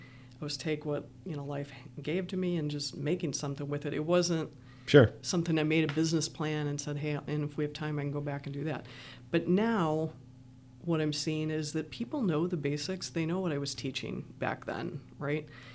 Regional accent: Louisville, Kentucky, United States; born there; also born or lived in Virginia Beach / Detroit / Milwaukee / Cincinnati; I grew up kind of as a Midwestern mutt, I would say. I was born in Louisville, Kentucky. I still say Louisville, but I don't have a strong Southern accent, thankfully.

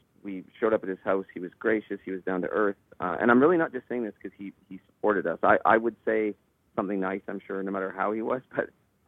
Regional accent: Owen Sound, Ontario, Canada; I'm from Owen Sound, and I didn't have the money

